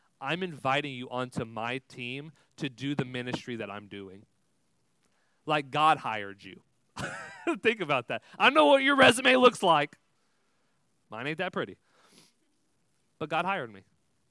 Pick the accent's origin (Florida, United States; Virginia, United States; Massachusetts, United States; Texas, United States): Texas, United States; I grew up in Texas in a little 4-H town, saw a lot of fields and a lot of cows, but I never learned to farm, right?